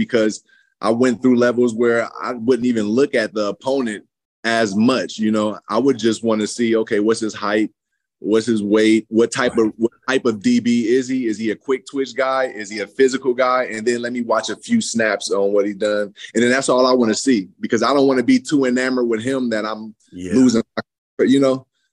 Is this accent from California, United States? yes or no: yes; San Francisco, California, United States; also born or lived in Fairfield; Because I came from San Francisco, was the inner city. Point. And then we moved up once I got to high school up to Fairfield, California.